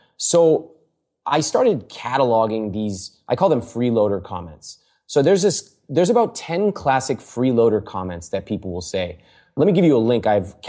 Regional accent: India; born there; I was born in India

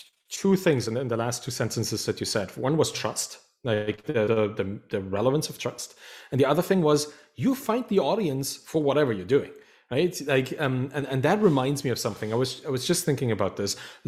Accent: Dresden, Saxony, Germany; English is a second language; like my hometown of Dresden did in the soccer team back in the 90s

